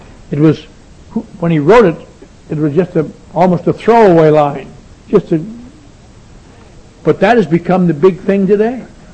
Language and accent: English; Eau Claire, Wisconsin, United States; I pretend to be sophisticated, but I'm from Eau Claire, Wisconsin, and here's all them movie stars.